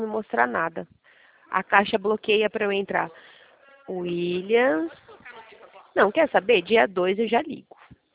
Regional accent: São Paulo, Brazil; now in Sorocaba, Brazil; Eu sou de São Paulo, capital, né?

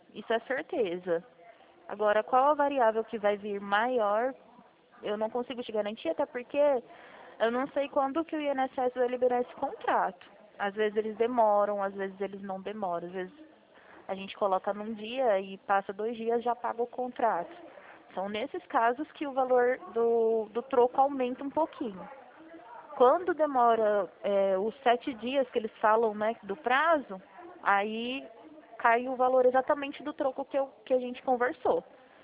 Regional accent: Presidente Prudente, São Paulo, Brazil; Sou de Presidente Prudente.

